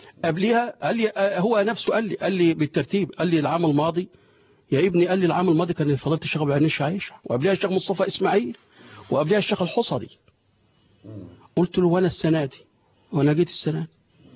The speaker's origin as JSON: {"language": "Arabic", "town": "Beni Suef", "region": "Beni Suef Governorate", "country": "Egypt", "said": "أنا من بني سويف وجاي أسأل حضرتك هتودوني فين في رمضان"}